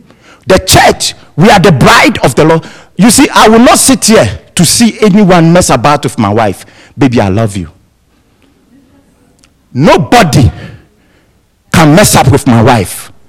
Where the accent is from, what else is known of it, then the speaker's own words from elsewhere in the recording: Ghana; I'm from Ghana.